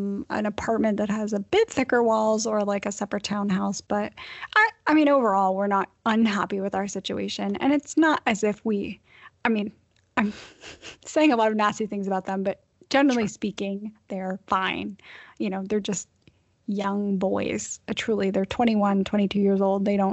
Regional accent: East Coast, United States; I think because I was raised in the East Coast, I have that, you know, fake aura of pressure that probably is not actually a thing.

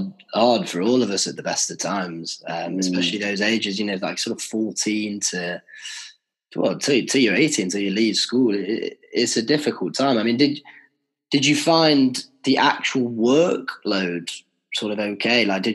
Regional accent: Manchester, North West England, United Kingdom; And if I say I'm from Manchester, then people are like

